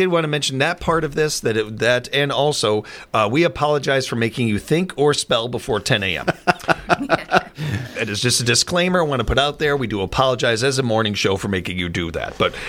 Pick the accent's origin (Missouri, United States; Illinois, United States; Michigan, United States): Illinois, United States; Chicago; Even where I grew up in Chicago, with the melting pot it is and all the different cultures and everything, it wasn't until I went out to California that this is a taco.